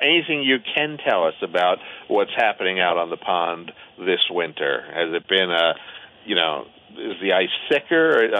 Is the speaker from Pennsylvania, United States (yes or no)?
yes; Pennsylvania, United States; Which is what I grew up with back in Pennsylvania.